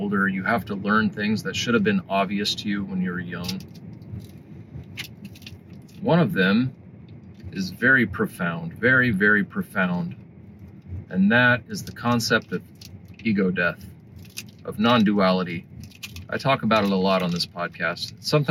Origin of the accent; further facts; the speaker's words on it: California, United States; I'm in my hometown pretty much always. So I don't know how people drive in other states. I have no fucking clue. But here in California, we do not make full stops at stop signs.